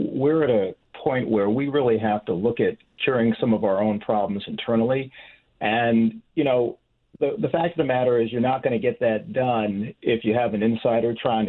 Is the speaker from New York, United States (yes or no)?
yes; Buffalo, New York, United States; I grew up in Buffalo, working class, on the east side of town, which is not a particularly nice part of Buffalo.